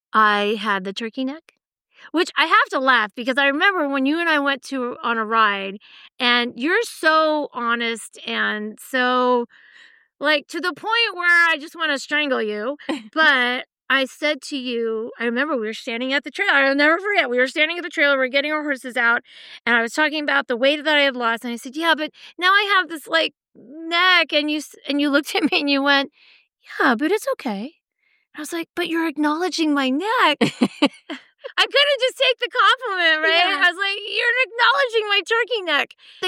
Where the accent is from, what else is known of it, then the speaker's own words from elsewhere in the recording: Virginia, United States; now in California, United States; I grew up in Virginia and I didn't learn to ski until I moved to California.